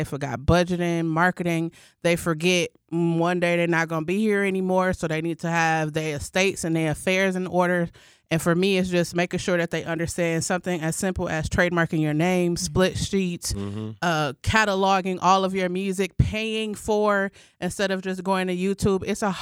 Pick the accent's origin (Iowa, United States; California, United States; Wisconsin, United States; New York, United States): Wisconsin, United States; Milwaukee; Well, I grew up in a musically inclined family, so everybody around me was doing music.